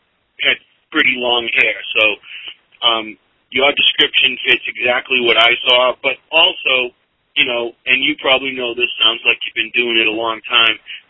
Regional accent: Massachusetts, United States; the only berry that counts is the cranberry, Marco. I'm from Massachusetts.

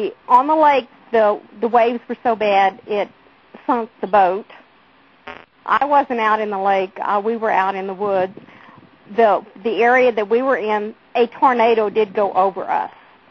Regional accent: Texas, United States; I was born and raised in Texas, which, you know, everybody should know.

